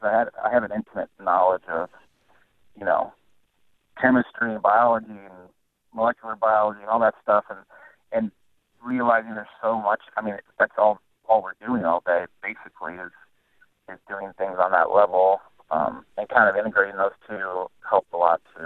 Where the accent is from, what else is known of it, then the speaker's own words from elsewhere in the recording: Cedar Rapids, Iowa, United States; you know, I grew up in Cedar Rapids. I love Cedar Rapids. I love Iowa.